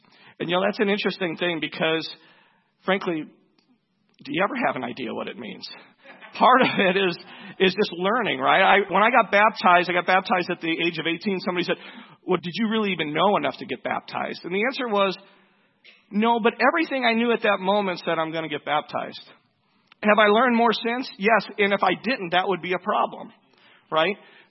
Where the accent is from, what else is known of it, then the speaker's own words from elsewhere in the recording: Chicago, Illinois, United States; I pulled this out because I'm from Chicago.